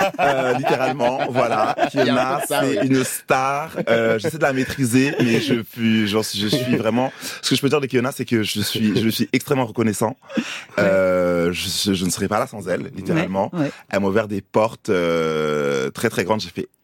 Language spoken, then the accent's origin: French; Paris, Île-de-France, France; also born or lived in Côte d'Ivoire; je suis née à Paris, mais j'ai grandi aussi en Côte d'Ivoire.